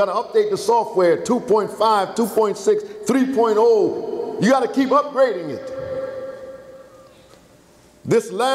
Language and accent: English; Brooklyn, New York, United States; I grew up in Brooklyn, I'm an American.